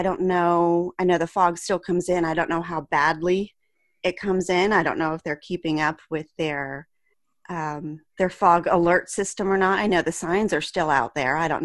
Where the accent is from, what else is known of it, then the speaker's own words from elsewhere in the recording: Roswell, Georgia, United States; because I'm from Roswell, Georgia, and my mom's whole family's up in Michigan.